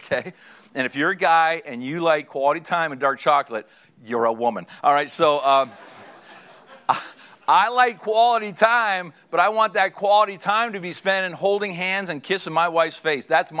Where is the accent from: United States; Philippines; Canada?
Canada; And let me say, as a Canadian, thank you for your service.